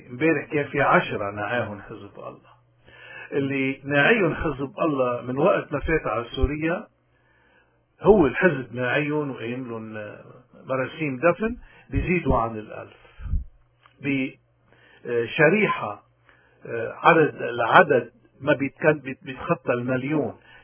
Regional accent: Lebanon; اللي فعلا نحن كلبنانيين محظوظين بوجودها

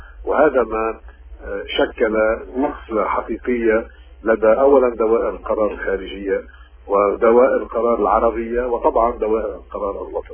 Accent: Lebanon; حتى هذه اللحظة لم نلمس كلبنانيين أي تقدم لأي اتجاه.

